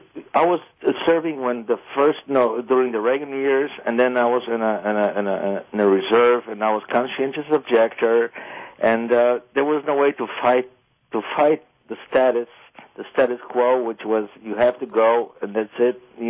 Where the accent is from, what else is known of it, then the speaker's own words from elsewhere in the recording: Poland; English is a second language; I'm from Poland